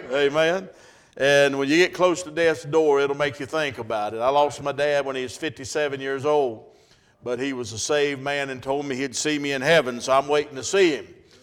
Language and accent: English; North Carolina, United States; Now, don't hold it against me because I'm from North Carolina and a Tar Heel fan. Now, don't cut me off. But we live right above Charlotte, about 25 miles, central part of the state.